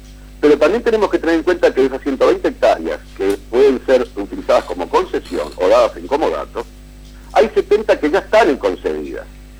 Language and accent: Spanish; Uruguay; somos todos los uruguayos que vivimos en este país.